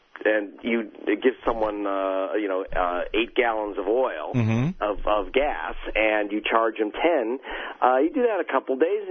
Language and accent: English; United Kingdom; And in Britain, and you can hear from my accent, it's the only place I can get this information out.